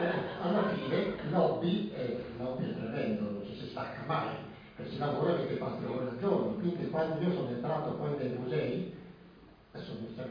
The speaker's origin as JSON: {"language": "Italian", "town": "Bergamo", "region": "Lombardy", "country": "Italy", "said": "io vengo da Bergamo"}